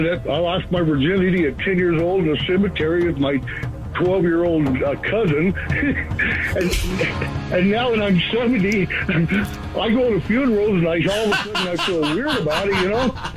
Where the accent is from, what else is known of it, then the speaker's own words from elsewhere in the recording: Riverside, California, United States; When I was 10 years old, we grew up in Riverside.